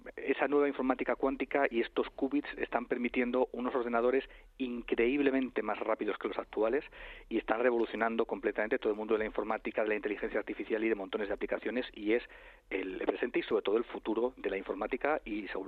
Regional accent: Spain; los que formamos parte de la Fundeo pues somos españoles

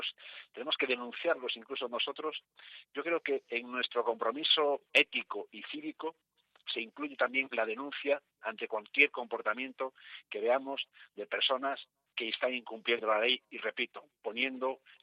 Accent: Community of Madrid, Spain; nuestra obligación de ciudadanos ejemplares, que somos los madrileños, y quedándonos en casa

